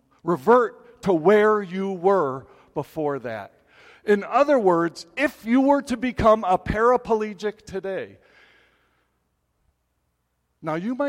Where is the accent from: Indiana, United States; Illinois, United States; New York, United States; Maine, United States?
Illinois, United States; Evanston; Northwestern University in Evanston, which, by the way, is my hometown, and I was in high school, apparently, when this study came out a few blocks away.